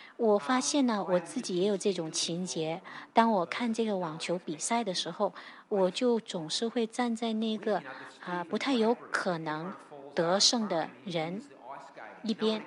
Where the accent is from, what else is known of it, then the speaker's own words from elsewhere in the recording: Australia; 因为我们澳洲人呢会同情，会喜欢那些失败者或者弱势群体